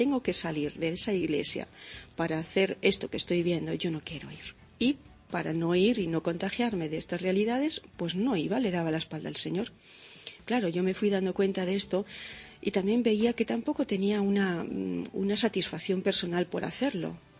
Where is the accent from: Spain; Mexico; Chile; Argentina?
Spain; Palencia, Castile and León; soy de Palencia, soy castellana, de una familia cristiana, católica, somos mis padres y tres hermanos, yo soy la hermana menor.